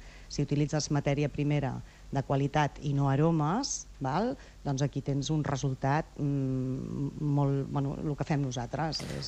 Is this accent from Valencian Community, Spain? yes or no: yes; Xixona, Valencian Community, Spain; now in Badalona, Spain; aquí a Badalona, els meus pares. Vam venir de Xixona, doncs farà ja uns 40, quasi bé 50 anys, que estem aquí.